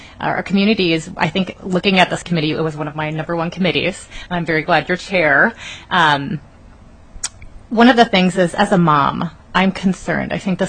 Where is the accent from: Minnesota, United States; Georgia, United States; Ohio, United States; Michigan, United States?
Minnesota, United States; Minneapolis; now in Edina, United States; I come from a place that's very different. I grew up in North Minneapolis and Northeast